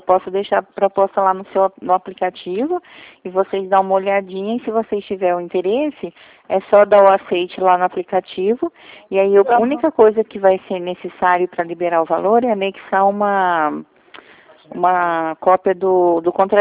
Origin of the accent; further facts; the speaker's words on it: São Paulo, Brazil; Eu sou do estado de São Paulo.